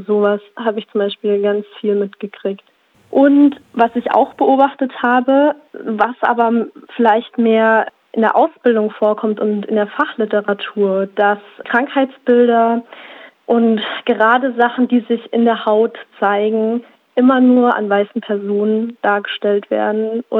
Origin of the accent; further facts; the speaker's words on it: Bavaria, Germany; Und dann sage ich, ja, ich komme wirklich aus Bayern.